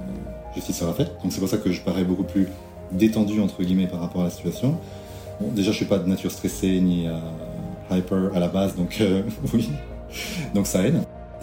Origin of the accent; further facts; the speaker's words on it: France; Moi, oui, je suis français, j'aime la France.